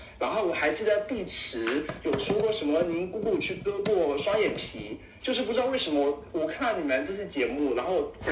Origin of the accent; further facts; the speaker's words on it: Fujian, China; 我不是客家人，我是福建人，可能会有一点点就是口音，